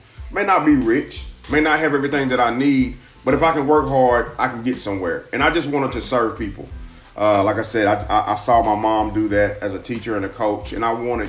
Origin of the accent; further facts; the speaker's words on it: Knoxville, Tennessee, United States; Well, I'm from Knoxville originally. Not from Chattanooga. Hey, man, Knoxville, Tennessee.